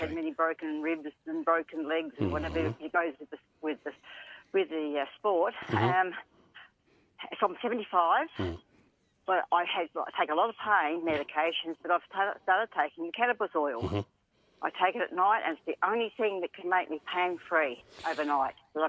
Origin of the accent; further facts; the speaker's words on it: Murray Bridge, South Australia, Australia; Hey, I certainly do. I'm from Murray Bridge.